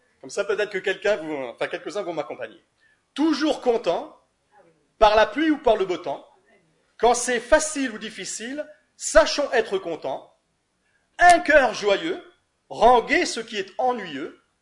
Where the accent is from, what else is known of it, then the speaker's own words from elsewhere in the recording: France; c'est vrai que on est français